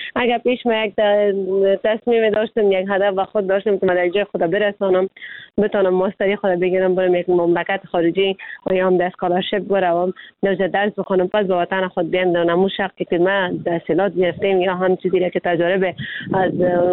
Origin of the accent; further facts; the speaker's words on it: Afghanistan; چون ما خود ما افغان هستیم